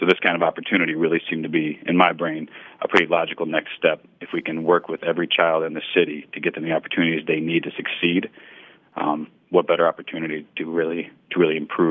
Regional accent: Lansing, Michigan, United States; Born and raised on Shiawassee, moved to the west side around middle school. I've had a Lansing address until 4 years that I didn't when it was East Lansing.

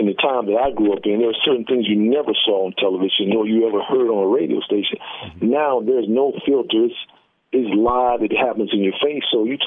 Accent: Winston-Salem, North Carolina, United States; I grew up in what would be considered East Winston in North Carolina, Winston-Salem.

